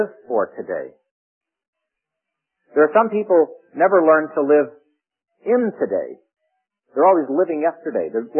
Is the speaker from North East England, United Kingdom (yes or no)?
no; Scotland, United Kingdom; And I'm a Scotsman, you know.